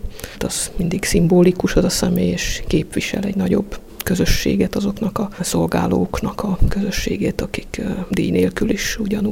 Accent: Budapest, Hungary; Ilyen budapesti lévén ez számomra is tulajdonképpen egy ilyen számüzetésszerűségnek tűnt

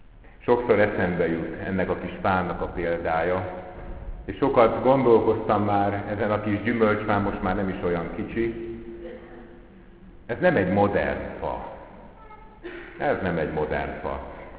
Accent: Budapest, Hungary; én, aki Budapesten nevelkedtem fel, és ebből is évtizedeket, vagy másfél évtizedet panellakásban

